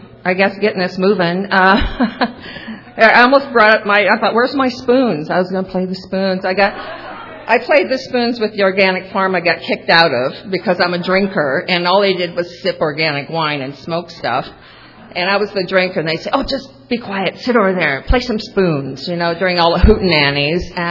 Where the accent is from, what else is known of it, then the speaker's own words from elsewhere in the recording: Iowa, United States; I love nature. I grew up in Iowa